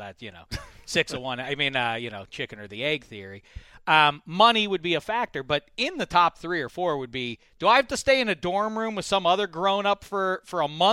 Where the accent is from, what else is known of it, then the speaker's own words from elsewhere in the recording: Pittsburgh, Pennsylvania, United States; I grew up in Pittsburgh. I'm a Pitt fan.